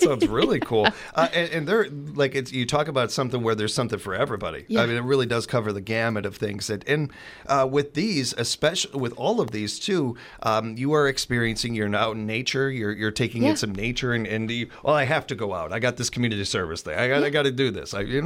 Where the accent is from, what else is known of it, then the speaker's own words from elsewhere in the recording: Chicago, Illinois, United States; now in Wisconsin Rapids, United States; where I grew up in South Chicago, mm-hmm. and here in Wisconsin Rapids, the people have so many commonalities.